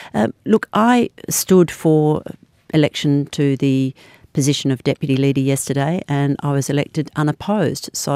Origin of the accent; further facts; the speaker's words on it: Western Australia, Australia; if you'll excuse me putting in a vote for my home state.